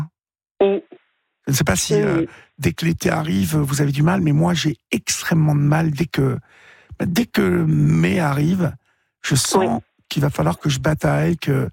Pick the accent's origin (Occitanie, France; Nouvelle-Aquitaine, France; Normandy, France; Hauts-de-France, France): Normandy, France; moi, je suis normand et plutôt branché viking.